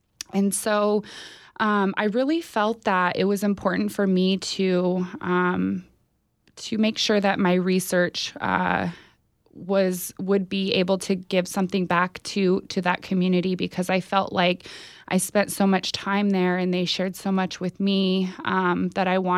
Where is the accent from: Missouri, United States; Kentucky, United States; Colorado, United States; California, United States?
California, United States; Covelo; I was born and raised on the Round Valley Indian Reservation in Covelo, California, which is about 3 hours south of here.